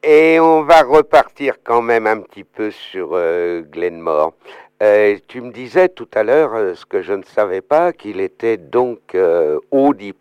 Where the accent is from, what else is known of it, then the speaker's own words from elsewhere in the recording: Occitanie, France; chez nous, en Aveyron, ben, on retrouve quasiment les mêmes instruments